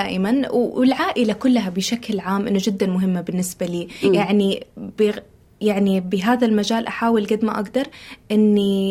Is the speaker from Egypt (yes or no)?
no; Saudi Arabia; أنا أول سعودية تسوي حركات المجازفة وتدربت عليها